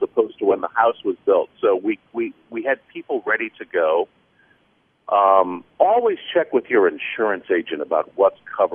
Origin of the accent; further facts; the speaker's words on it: Quad Cities, United States; And Robin and I go back to growing up in the Quad City, so that's how long Robin and I go back.